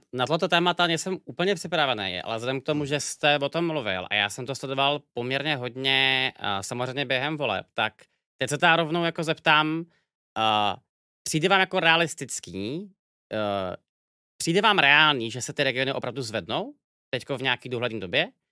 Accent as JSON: {"language": "Czech", "region": "Prague", "country": "Czechia", "tie": "born or raised there", "said": "já jsem se narodil v Praze a bydlel jsem tam 31 let"}